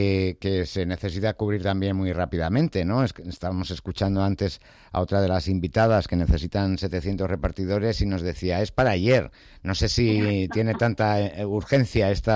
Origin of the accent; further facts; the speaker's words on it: Spain; por la fama que tenemos los españoles de impuntuales